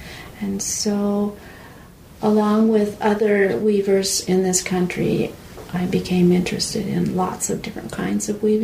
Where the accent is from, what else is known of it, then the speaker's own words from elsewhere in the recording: United States; although I am truly an American, even though my ancestors were Swedish.